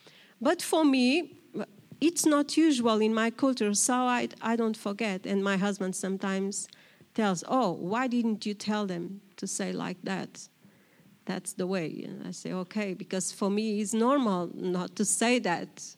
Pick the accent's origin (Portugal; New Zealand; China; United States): Portugal; So, as Pastor just said, I'm from Portugal.